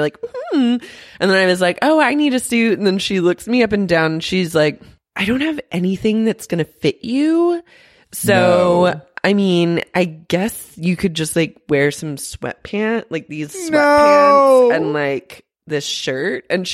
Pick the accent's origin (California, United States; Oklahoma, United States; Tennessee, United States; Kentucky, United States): Oklahoma, United States; Oklahoma City; oh my God, that's weird because I'm from Oklahoma City.